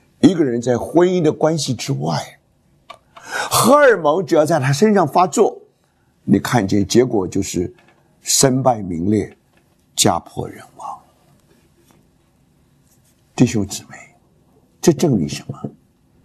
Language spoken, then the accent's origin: Chinese; China; 我们中国人有一句话叫做一张八口一张床